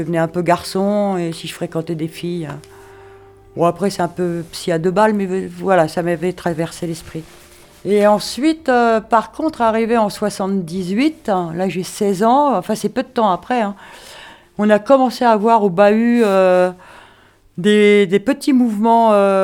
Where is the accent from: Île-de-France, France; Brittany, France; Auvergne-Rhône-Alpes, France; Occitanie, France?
Île-de-France, France; Paris; Moi, je suis née à Paris, j'ai grandi à Paris. Dans les années 85, je suis arrivée dans le Tarn